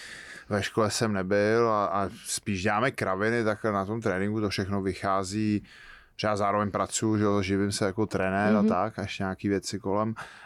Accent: Cheb, Karlovy Vary Region, Czechia; jsem byl původem, jsem z Chebu, ze západu, a tam byla prostě i němčina

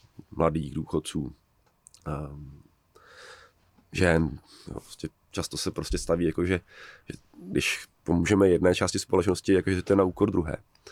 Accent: Rokycany, Plzeň Region, Czechia; now in Paris, France; já jsem původem z Rokycan a vlastně mám furt jako vztah k Rokycanům, když teď žiju v Praze, teda v Paříži. Takže moje identita začíná v nějaké komunitě, kde jsem vyrůstal, kde mám kamarády ze střední školy. Jsem Čech

